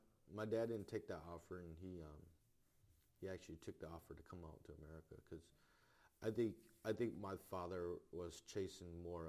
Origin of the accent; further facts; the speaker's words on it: Denville, Illinois, United States; born there; It was Denville, Illinois. That's how I got my name. It was actually because I was born in Denville, Illinois. It's like a suburb out of Chicago a little bit.